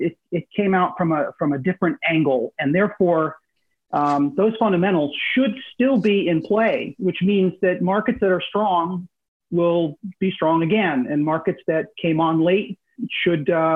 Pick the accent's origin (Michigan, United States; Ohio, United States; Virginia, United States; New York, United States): New York, United States; New York City; Some of you may recall that I am originally from the New York City metropolitan area.